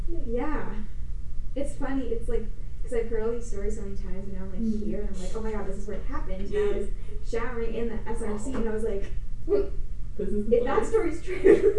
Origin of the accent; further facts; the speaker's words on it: Michigan, United States; I grew up in Michigan.